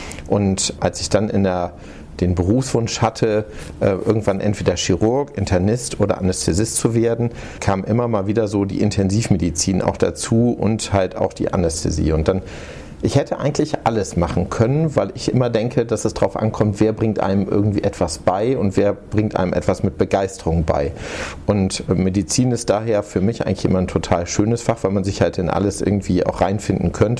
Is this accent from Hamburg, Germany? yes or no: yes; Hamburg, Germany; born there; ich komme ursprünglich gebürtig aus Hamburg, bin dann bedingt durch den Beruf meines Vaters, der war Diplom-Ingenieur, Maschinenbauingenieur, sind wir ziemlich viel durch Deutschland hin und her gezogen.